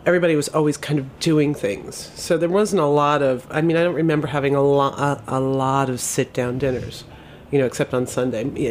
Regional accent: Scranton, Pennsylvania, United States; I grew up outside of Scranton, Pennsylvania.

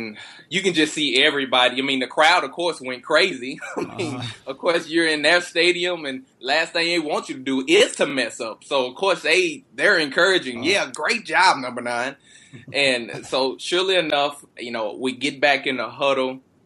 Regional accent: Texas, United States; And I'm born and raised in Texas. So, I mean, my family was there

